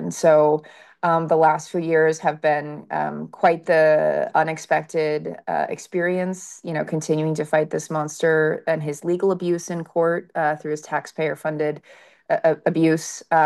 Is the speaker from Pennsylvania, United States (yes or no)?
no; San Diego, California, United States; moved away as an adult; now in New York, United States; I've spent the majority, if not all of my career in and around politics. I grew up originally in San Diego, but I came to New York right after college